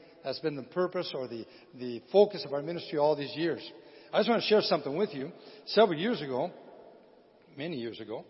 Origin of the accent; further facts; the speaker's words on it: Michigan, United States; By the way, I'm a Uper. When he said I'm from Michigan, that's not 100% true. I'm from the UP, okay? No, we're Michiganders.